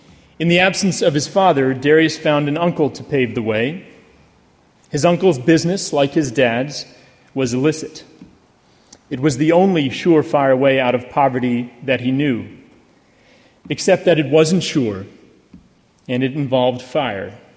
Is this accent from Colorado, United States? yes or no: no; New Hampshire, United States; She was not from New Hampshire, the place I'd always intended to return on graduation. She was not even from the United States